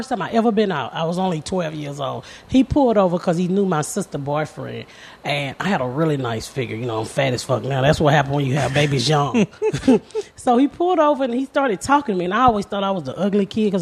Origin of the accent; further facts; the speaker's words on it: Atlanta, Georgia, United States; now in Indianapolis, United States; Atlanta. The inner city of Atlanta.